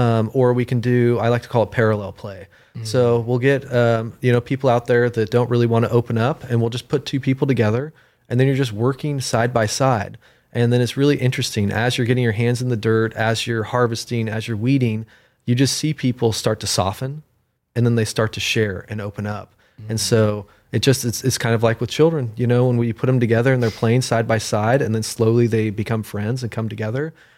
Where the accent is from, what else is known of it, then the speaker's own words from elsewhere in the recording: Ridgefield, Washington, United States; now in Bellingham, United States; I am the executive director of Growing Veterans. And I'm from Ridgefield, Washington, so down south, and I've been in Bellingham since 2019.